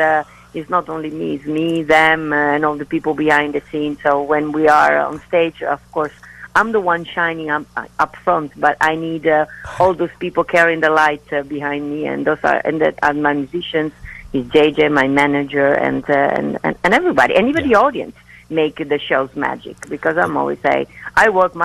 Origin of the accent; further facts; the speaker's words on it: Italy; And if you've been to my show, you know that I tell a lot of my personal stories, me or my family growing up in Italy